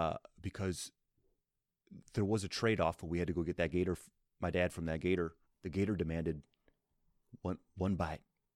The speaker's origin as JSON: {"language": "English", "region": "Florida", "country": "United States", "tie": "born or raised there", "said": "I grew up in Florida."}